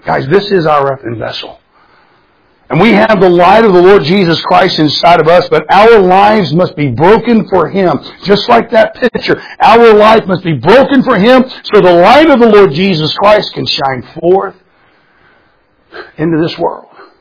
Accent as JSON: {"language": "English", "region": "Florida", "country": "United States", "tie": "born or raised there", "said": "I grew up in Florida. I grew up alligators all over the place."}